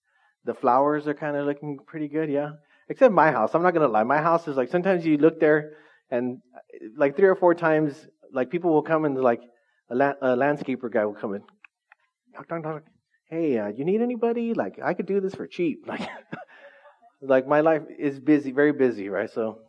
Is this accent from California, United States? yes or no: yes; Orange Cove, California, United States; True story, I grew up in Orange Cove, all right? I was telling you, I grew up in Orange Cove on 4th Street.